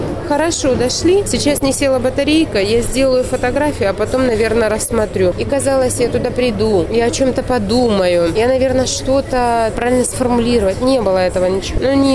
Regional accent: Ukraine; Есть у меня патриотизм, как бы, что я украинка

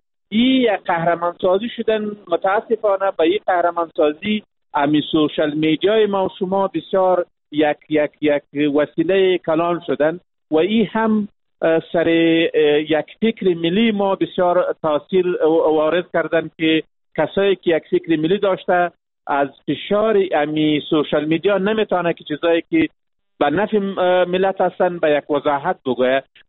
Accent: Afghanistan; ما یک افغان هستیم و می باشیم و تا ابد می باشیم.

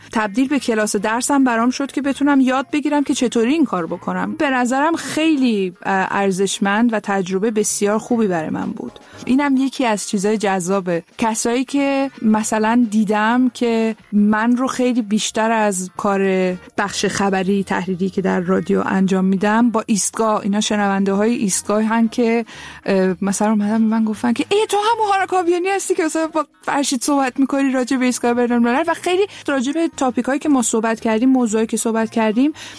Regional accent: Tehran, Tehran Province, Iran; born there; من تهران به دنیا آمدم، پدر مادرم هم تهران به دنیا آمدن، ولی بخش بزرگی از خانواده 75% درصدش آذری هستن.

